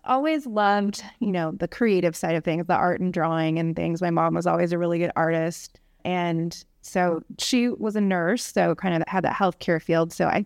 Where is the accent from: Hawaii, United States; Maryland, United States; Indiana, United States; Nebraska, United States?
Indiana, United States; Evansville; So I went to IU, and then once I graduated IU, I went back to Evansville, which is my hometown.